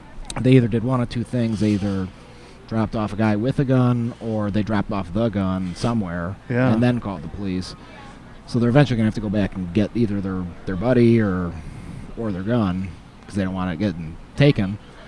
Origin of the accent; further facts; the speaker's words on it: Illinois, United States; Grew up in the Beverly neighborhood, St. Barnabas Parish.